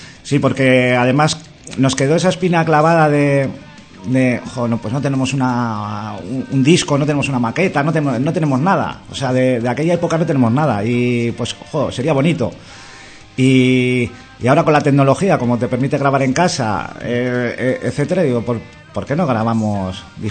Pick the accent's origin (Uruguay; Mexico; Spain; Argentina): Spain; Basque Country; el barrio, nosotros somos de Mamariga, entonces pues el barrio que tiene mucha cultura de punk y tal